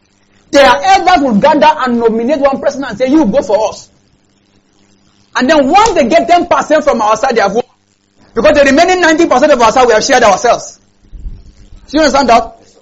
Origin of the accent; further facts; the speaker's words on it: Kaduna State, Nigeria; So like in Kogi State, like in my state, in my home state, Kaduna State